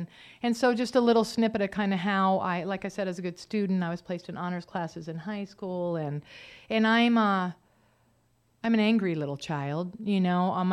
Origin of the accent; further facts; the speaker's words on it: Arizona, United States; also born or lived in Montana; I grew up in Arizona. There's not a whole lot to do there, so I ran, and I would do things. And we moved to Montana for a stint